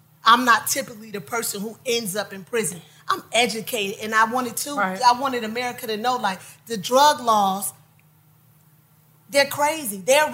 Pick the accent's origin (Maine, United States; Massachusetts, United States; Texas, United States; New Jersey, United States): New Jersey, United States; now in Atlanta, United States; and being a city girl coming to Atlanta, people always think Atlanta's slow. You know, from up north, I'm from Jersey.